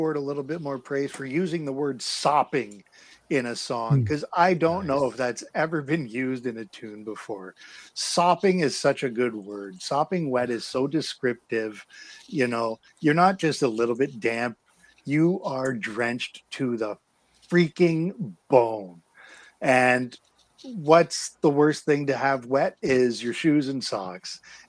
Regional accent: Canada; But I'd also say, like, as a Canadian with, you know, words like vapor, color, rumor, we're hip to both spellings.

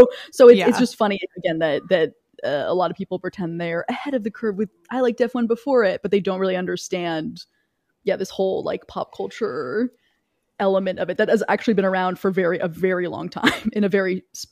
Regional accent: American South, United States; I grew up in the American South and none of it took.

